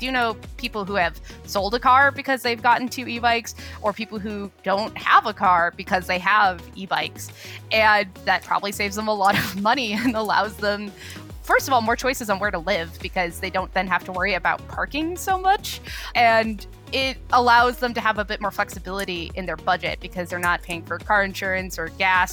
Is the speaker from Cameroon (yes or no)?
no; Boulder, Colorado, United States; I'm from Boulder, Colorado, and I continue to live in Boulder, Colorado